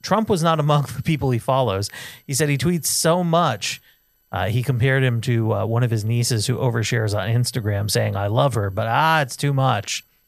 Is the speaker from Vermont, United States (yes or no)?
yes; Vermont, United States; It's from Vermont. I'm from Vermont.